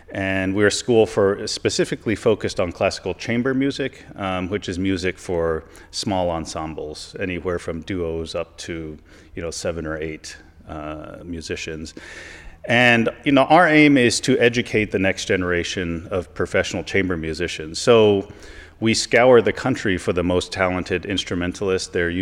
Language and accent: English; Nashville, Tennessee, United States; Well, I grew up in Nashville, Tennessee.